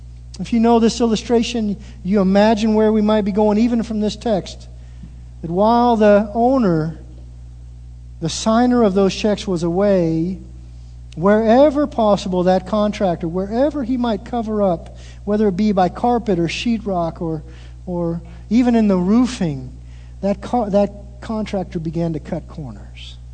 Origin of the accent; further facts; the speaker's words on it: Springfield, United States; I grew up in the Springfield area.